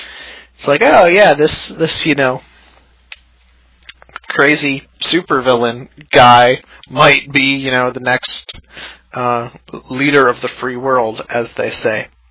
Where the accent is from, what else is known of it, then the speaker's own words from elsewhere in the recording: Wisconsin, United States; I grew up in Wisconsin, in sort of the northern part.